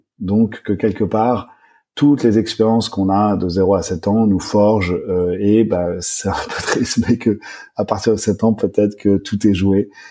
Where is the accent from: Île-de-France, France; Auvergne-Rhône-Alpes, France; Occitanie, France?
Île-de-France, France; Paris; J'ai grandi à Paris, dans un milieu assez, comment le qualifier, plutôt conservateur, avec quand même une ouverture d'esprit, dans l'ouest de Paris, j'étais plutôt dans des écoles privées